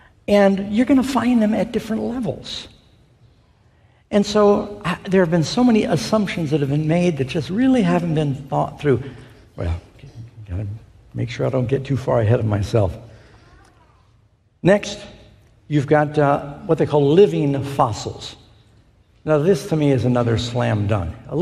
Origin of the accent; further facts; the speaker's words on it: New York City, New York, United States; When I grew up in New York City, I lived across the street from the Museum of Natural History